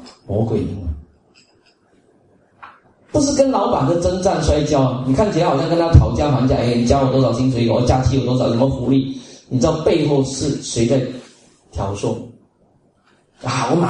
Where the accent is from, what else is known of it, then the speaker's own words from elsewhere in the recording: Singapore; 所以我们在这里新加坡，我们在一个舒适的环境成长